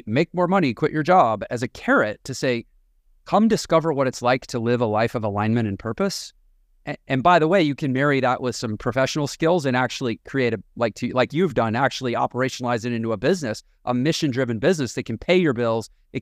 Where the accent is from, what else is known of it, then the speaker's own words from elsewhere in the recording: Houston, Texas, United States; partly because I'm from Houston and I grew up pretty close to Dr. Nazarden's office and I like seeing him drive around my old neighborhood